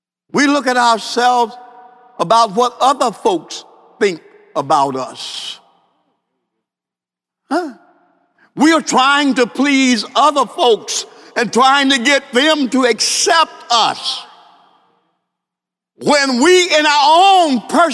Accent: Los Angeles, California, United States; I was raised up in South Central Los Angeles, and I was in a gang.

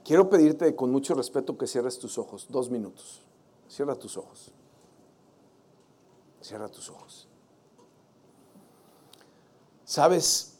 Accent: Italy; como buen italiano sanguíneo

